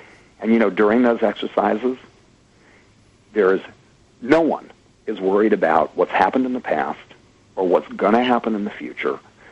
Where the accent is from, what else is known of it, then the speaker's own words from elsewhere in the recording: Los Angeles, California, United States; No, I actually grew up in West Los Angeles in the middle of the entertainment industry